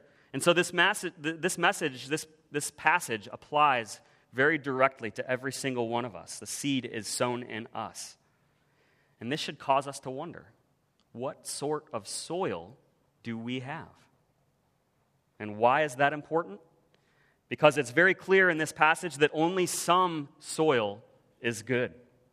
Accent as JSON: {"language": "English", "town": "Cleveland", "region": "Ohio", "country": "United States", "tie": "born or raised there", "said": "When we moved away from Cleveland, Ohio, I'm from Cleveland. I grew up there. I'm afflicted with the Cleveland sports curse"}